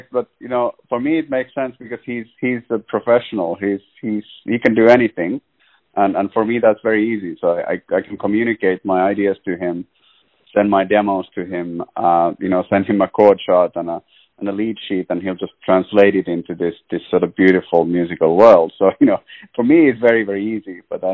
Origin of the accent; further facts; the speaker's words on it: Helsinki, Uusimaa, Finland; now in Montreal, Canada; I'm actually from Helsinki, Finland, originally as well. I've been in Montreal for almost 9 years now. But that's where I was born and raised